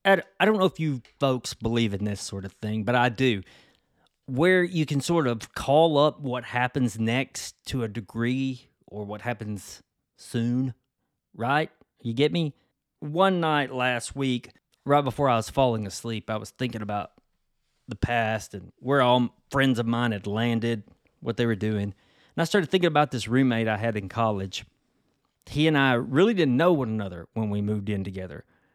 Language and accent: English; the South, United States; As a Southerner, I saw it as a send-up of the British polite society and facade of that.